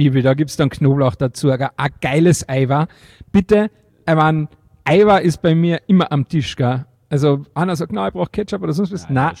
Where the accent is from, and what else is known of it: Carinthia, Austria